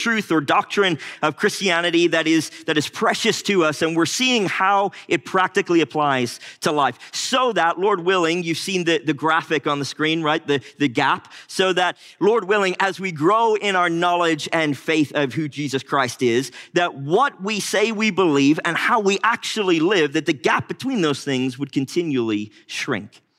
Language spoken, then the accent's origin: English; Ireland; I'm Irish, I relate, right?